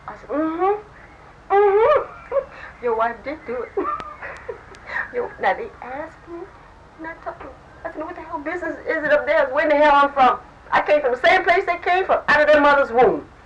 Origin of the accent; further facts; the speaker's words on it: Hawaii, United States; I said, "Yes, I'm from Hawaii."